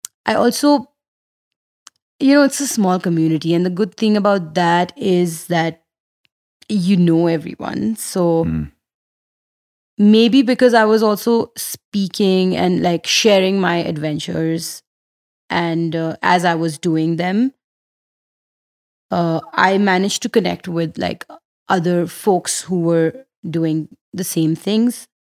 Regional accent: Delhi, India; now in United States; I can't go to Bangalore and create community. I'm from Delhi. So I did what I could around where I was.

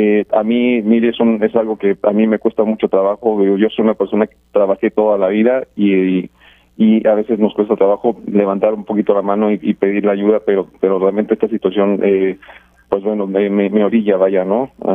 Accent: Mexico; now in Puerto Rico; La verdad es que yo como mexicano, usted tiene un sistema de salud a comparación de nuestro país bastante

